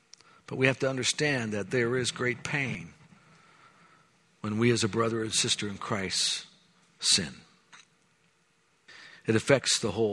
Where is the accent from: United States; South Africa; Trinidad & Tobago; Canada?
United States; because I'm an American, you see.